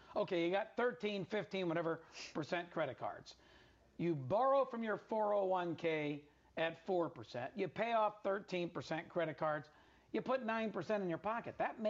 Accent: Philadelphia, Pennsylvania, United States; in Philadelphia, PA, my hometown.

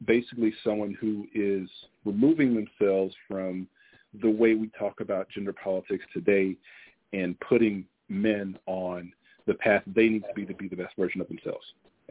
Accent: Texas, United States; I'm from Texas.

